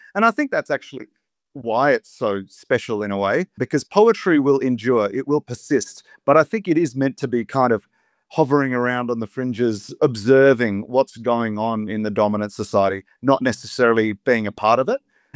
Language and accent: English; Queanbeyan, New South Wales, Australia; about growing up in Queanbeyan